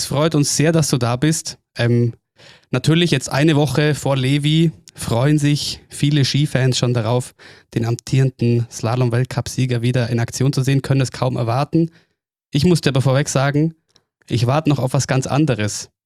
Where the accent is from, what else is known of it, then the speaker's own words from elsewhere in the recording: Oberstdorf, Bavaria, Germany; wir kommen beide aus Oberstdorf und auch da war irgendwie in unserem Aufwachsen